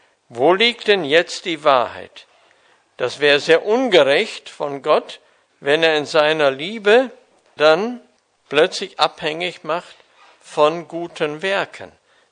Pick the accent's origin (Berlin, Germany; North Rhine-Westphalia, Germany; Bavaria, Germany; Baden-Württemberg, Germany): North Rhine-Westphalia, Germany; ich bin ja gebürtig aus Münsterland, im katholischen Elternhaus groß geworden